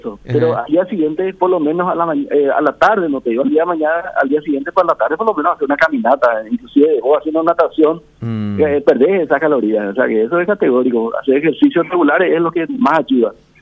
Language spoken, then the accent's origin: Spanish; Paraguay; como paraguayo uno quiere ver ahí en la esquina algo que esté echando humo